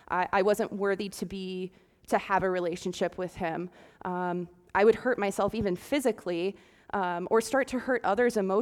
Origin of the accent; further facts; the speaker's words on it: Perrysburg, Ohio, United States; I was born and raised in the Catholic faith. I grew up in a Catholic parish out in Perrysburg, and as a family, I would say that we were pretty involved in life in the church.